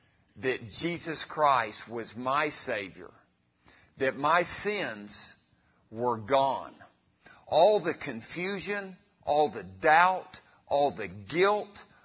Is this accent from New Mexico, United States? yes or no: yes; Artesia, New Mexico, United States; I grew up over in Artesia, New Mexico, a little town over there in southeast New Mexico.